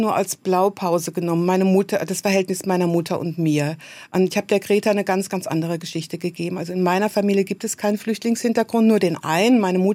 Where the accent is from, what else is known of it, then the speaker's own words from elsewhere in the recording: Cologne, North Rhine-Westphalia, Germany; Ja, und ich bin Kölnerin mit badischem Migrationshintergrund.